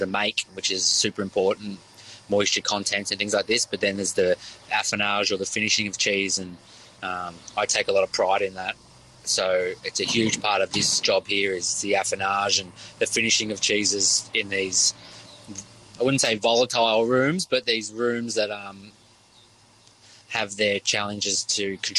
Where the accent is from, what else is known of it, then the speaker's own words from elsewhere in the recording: Victoria, Australia; I'm from the Yarra Valley